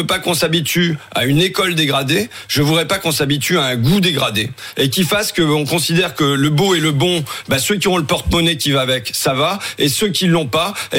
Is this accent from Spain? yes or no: no; Hauts-de-France, France; ma région, les Hauts-de-France, même si je suis picard et je reconnais toujours pas les Hauts-de-France